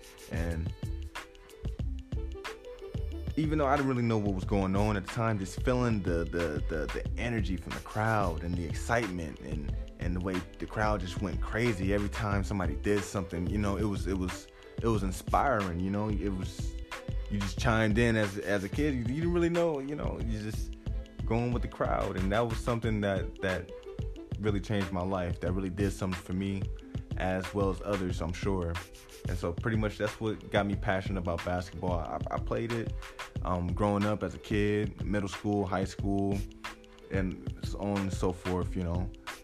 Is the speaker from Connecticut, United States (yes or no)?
no; Oakland, California, United States; And I grew up in Oakland, California, so basketball has always been, like, big there, you know?